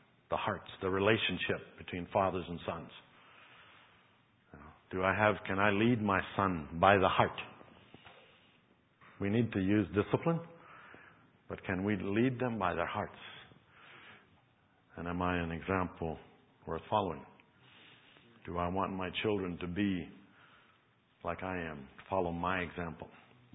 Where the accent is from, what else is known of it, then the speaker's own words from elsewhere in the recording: Costa Rica; English is a second language; I'm not sure about this. I'm from Costa Rica. I might have a wrong impression, but some of us are very good at business.